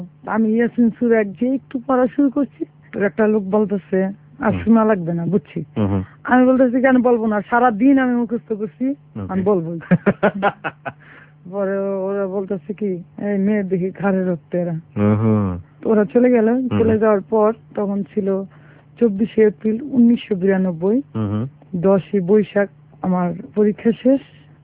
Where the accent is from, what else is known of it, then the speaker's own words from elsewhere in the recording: Dhaka, Dhaka Division, Bangladesh; ঢাকা মহাখালীতে আমরা থাকতাম।